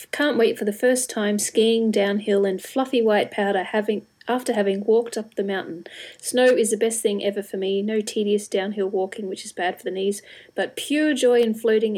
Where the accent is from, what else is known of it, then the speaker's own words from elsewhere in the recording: Australia; also born or lived in Canberra; I came from Australia where the winters were very mild, even living in Canberra, where the nation's capital, which can be quite chilly.